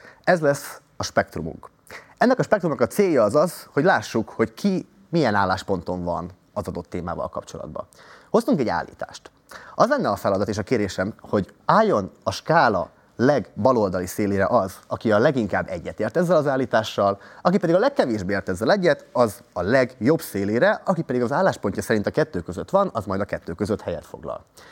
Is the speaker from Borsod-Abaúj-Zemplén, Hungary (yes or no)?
yes; Miskolc, Borsod-Abaúj-Zemplén, Hungary; Én is úgy szocializálódtam otthon Miskolcon